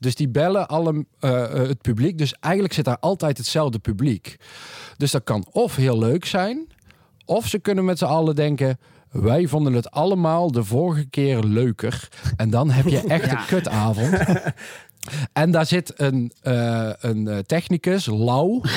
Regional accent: Best, North Brabant, Netherlands; Wij komen dus uit Best.

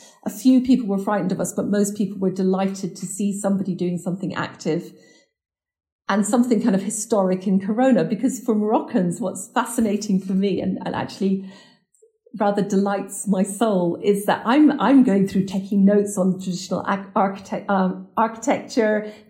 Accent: Scotland, United Kingdom; It's too hot. I'm Scottish. It's too hot for me.

